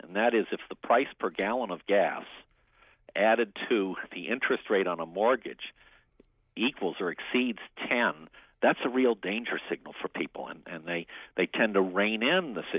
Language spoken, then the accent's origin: English; Washington, District of Columbia, United States; I grew up in Washington. My father was worked for the government